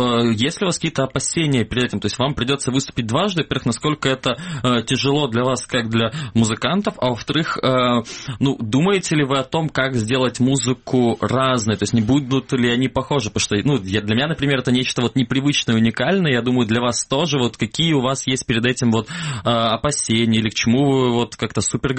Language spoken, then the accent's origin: Russian; Kerch, Crimea, Ukraine; now in Simferopol, Ukraine; Я, например, тоже приехал в Симферополь из Керчи